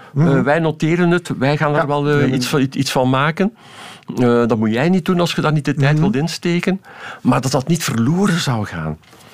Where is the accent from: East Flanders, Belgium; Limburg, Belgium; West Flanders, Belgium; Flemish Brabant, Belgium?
East Flanders, Belgium; Ghent; en ik zeg het nu in mijn thuisstad, in het Gens